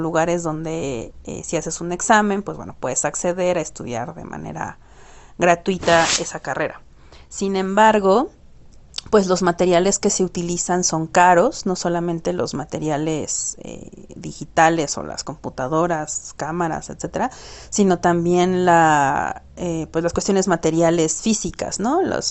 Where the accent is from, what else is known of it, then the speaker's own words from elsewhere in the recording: Mexico; soy diseñadora gráfica mexicana que desde hace 10 años decidió utilizar exclusivamente software libre